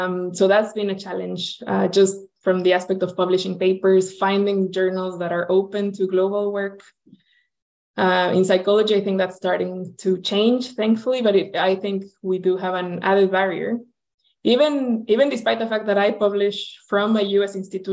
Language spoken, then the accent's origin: English; Mexico; also born or lived in Peru; So that brought me back to my home country and allowed me to start doing this work.